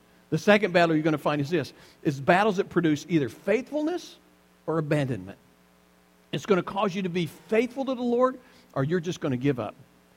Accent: the South, United States; now in Tulsa, United States; So I remember when I first came to Tulsa, I went to Woodlake Assembly, and I came from the South

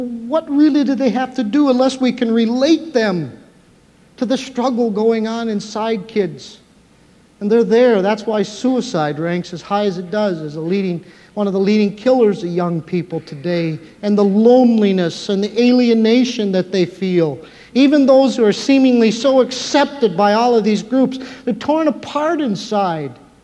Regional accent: Minnesota, United States; And she ended up in Fergus Falls State Hospital, 65 miles away from my hometown.

